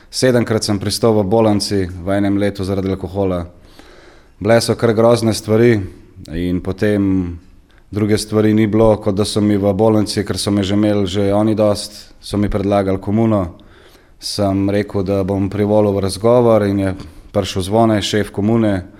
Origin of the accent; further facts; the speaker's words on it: Jesenice, Upper Carniola, Slovenia; now in Ljubljana, Slovenia; prihajam iz Gorenjske, iz Jesenic. Zadnja leta sem se pred 20 letih preselil v Ljubljano. Živim v Ljubljani.